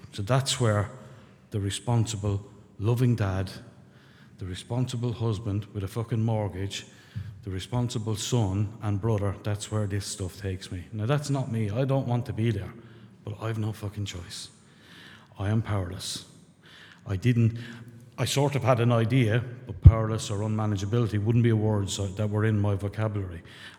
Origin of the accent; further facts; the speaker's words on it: Ireland; accent: Irish; I'm not doing the accent. This is my accent. Yeah, just in case. So I landed. I'm from a small town in rural Ireland